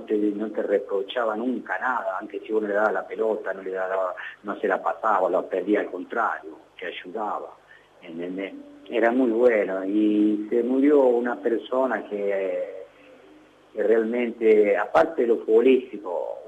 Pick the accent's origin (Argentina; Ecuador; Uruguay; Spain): Argentina; Villa Fiorito, Buenos Aires Province; Yo salí del barrio Centenario, yo salí de él, salí de Villa Fiorito, ¿entendés?